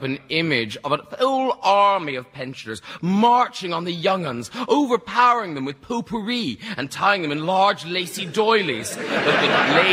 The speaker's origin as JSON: {"language": "English", "country": "Ireland", "tie": "born or raised there", "said": "But growing up in Ireland in the country, it does."}